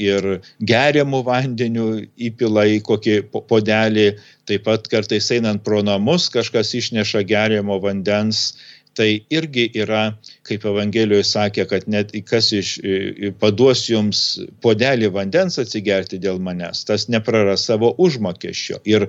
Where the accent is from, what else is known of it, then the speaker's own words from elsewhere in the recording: Samogitia, Lithuania; Ir kaip mes žemaičiai sakom